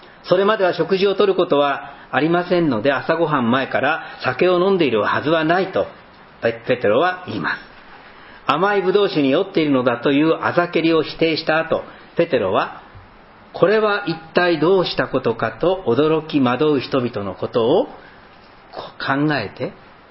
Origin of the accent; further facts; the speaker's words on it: Fukushima, Japan; 私東北の福島というところの出身なんですけども、